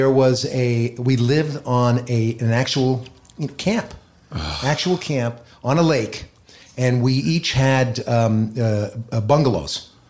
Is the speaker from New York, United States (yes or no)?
yes; Queens, New York, United States; So yeah, so I grew up in Queens, and Long Island, Jones Beach was maybe a 40-minute drive. And in the summertime, I sold hot dogs at Shea Stadium for the New York Mets.